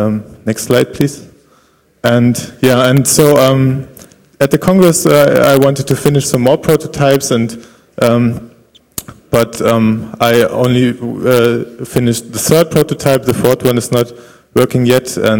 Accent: Berlin, Germany; English is a second language; I'm from Berlin, Germany here.

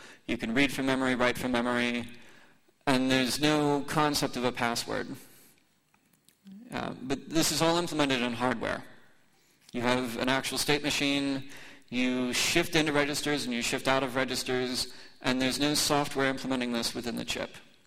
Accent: Knoxville, Tennessee, United States; So I'm from Knoxville, Tennessee. It's a neighborly town. I'll soon be moving to Philadelphia, which is not quite so neighborly.

